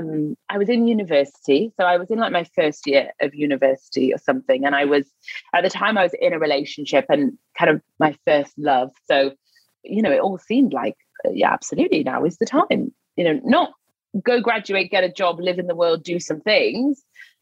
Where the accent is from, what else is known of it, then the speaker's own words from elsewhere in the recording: Newcastle, North East England, United Kingdom; But the context of this is I'm from Newcastle, so I was living in the north at the time.